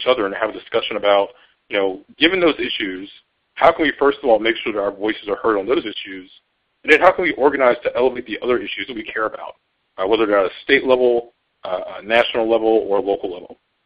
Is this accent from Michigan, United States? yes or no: no; North Carolina, United States; whether they be in Texas or my home state of North Carolina, or lots of other states.